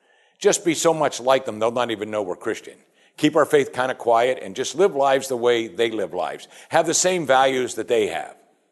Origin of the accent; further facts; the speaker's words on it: Pennsylvania, United States; As I said, growing up in Western Pennsylvania, I lived among the Amish, and that's what they did.